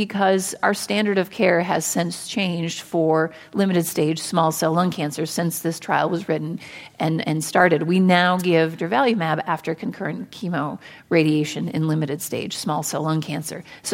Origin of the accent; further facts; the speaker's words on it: Colorado, United States; I'm from Colorado.